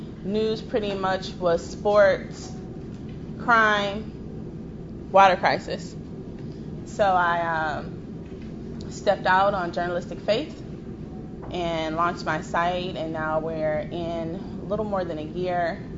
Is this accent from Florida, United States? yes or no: no; Flint, Michigan, United States; I'm born and raised in Flint. I'm 42 years old, so I'm a product of this community.